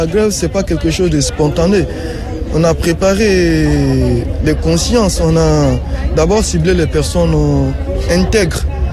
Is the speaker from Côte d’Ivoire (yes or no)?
yes; Côte d’Ivoire; Moi, je viens de la Côte d'Ivoire.